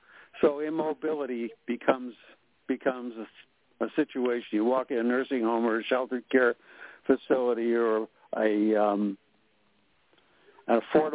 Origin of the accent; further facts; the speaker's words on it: Chicago, Illinois, United States; I'm from Chicago.